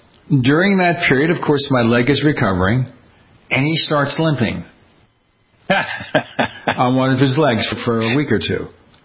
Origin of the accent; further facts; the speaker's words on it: Brooklyn, New York, United States; By the way, I grew up in Brooklyn.